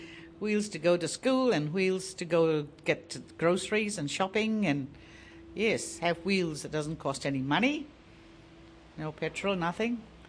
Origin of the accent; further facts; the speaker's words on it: Myanmar; English is a second language; now in New Zealand; Yeah, I came from Burma too. Yeah, long time ago.